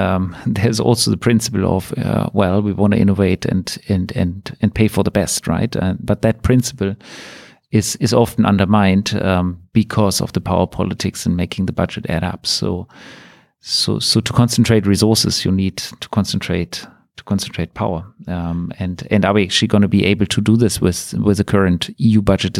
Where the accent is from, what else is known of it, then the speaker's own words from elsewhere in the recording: Germany; English is a second language; from Germany